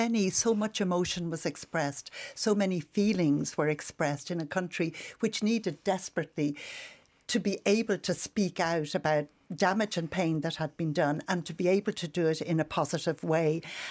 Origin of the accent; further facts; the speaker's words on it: Ireland; I couldn't feel prouder of being Irish in Ireland this year.